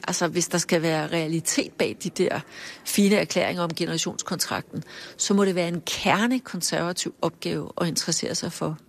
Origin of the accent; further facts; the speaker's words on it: Holbæk, Zealand, Denmark; Jeg er vokset op 7 kilometer uden for Holbæk, men altså ikke på et landbrug eller noget.